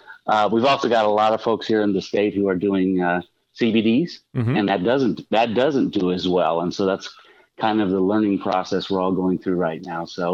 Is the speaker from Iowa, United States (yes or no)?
yes; Iowa, United States; And I grew up in Iowa on a farm, so I can appreciate how the soils are out there